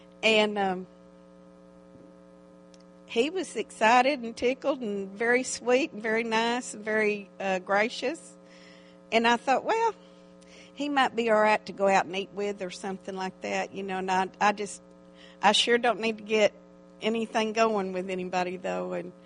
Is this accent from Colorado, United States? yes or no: yes; Colorado, United States; also born or lived in Texas; and I'm from Texas originally. And I thought... Well, I love the cowboy look because I was raised on a ranch in Colorado.